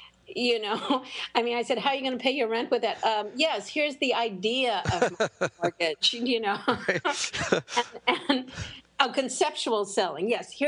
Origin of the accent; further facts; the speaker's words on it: Los Angeles, California, United States; I'm from Los Angeles.